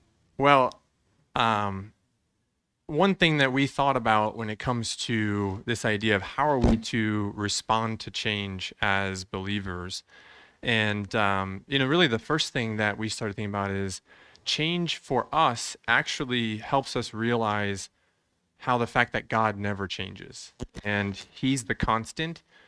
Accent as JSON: {"language": "English", "region": "Texas", "country": "United States", "tie": "born or raised there", "said": "It never snows in Texas. I grew up in Texas. I think I probably saw snow 2 times, maybe 3 times."}